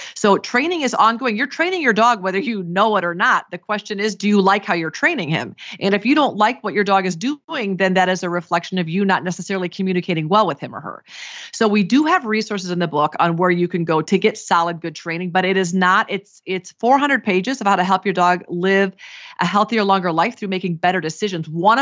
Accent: Iowa, United States; So I grew up in Iowa. My mom was still in Iowa.

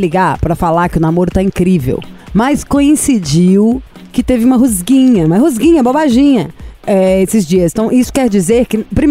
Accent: Belo Horizonte, Minas Gerais, Brazil; sou de Belo Horizonte, tá doido? Mineira, nascida e crescida, pai de Uberaba e mãe de Sete Lagoas.

